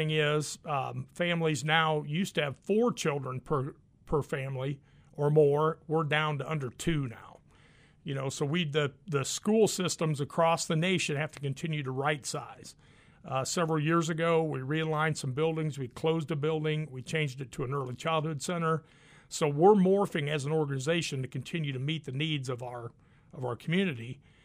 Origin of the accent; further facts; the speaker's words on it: Burlington, United States; I grew up in Burlington, was born here. My great-grandparents lived here, my grandparents, my mom and my dad.